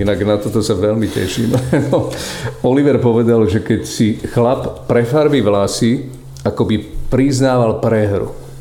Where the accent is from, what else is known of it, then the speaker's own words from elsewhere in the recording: Spiš, Slovakia; ako sa hovorí u nás na Spíši